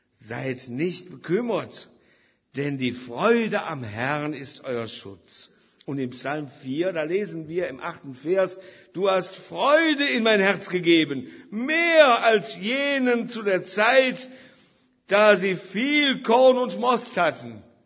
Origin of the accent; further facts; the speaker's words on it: Rhineland, Germany; Im Rheinland, wo ich herkomme, da hieß das Karneval.